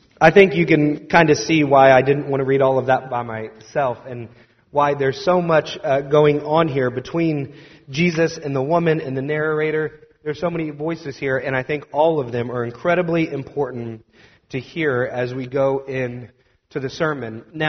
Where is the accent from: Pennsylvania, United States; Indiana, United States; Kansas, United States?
Indiana, United States; I'm from Indiana. This is important that you hear this from someone who's authoritative.